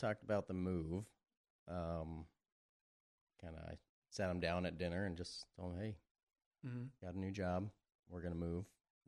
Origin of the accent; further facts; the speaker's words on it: Washington, United States; now in New Mexico, United States; We moved from Washington State to New Mexico. And that one, you know, both Chelsea and I were born and raised in Washington State.